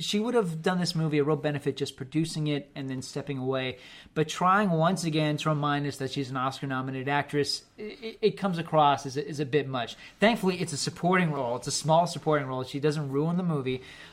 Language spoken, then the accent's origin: English; Hawaii, United States; growing up in Oahu, of course.